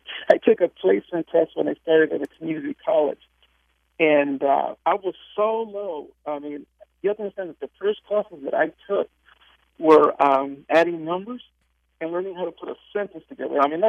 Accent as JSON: {"language": "English", "town": "Anaheim", "region": "California", "country": "United States", "tie": "born or raised there", "also_born_or_lived": "Mexico / Hawaii", "said": "I was born in Mexico, and then my family moved to Hawaii, and then from Hawaii, we came over here to the United States, and I believe I was three. So the whole time I had been living in Anaheim, California"}